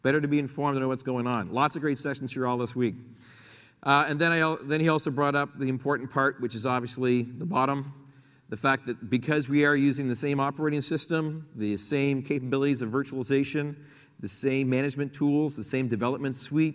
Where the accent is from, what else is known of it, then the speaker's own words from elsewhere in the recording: Canada; That's very near and dear to my heart, being a Canadian, because we like to keep stuff north of the 49th parallel in Canada by Canadians in Canadian data centers